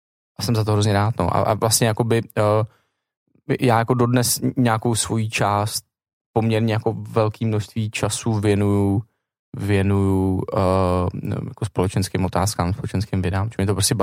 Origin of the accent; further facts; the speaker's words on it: Prague, Czechia; Vinohrady mají krásný genius locí a krásnou architekturu a jsem tam prostě celý život.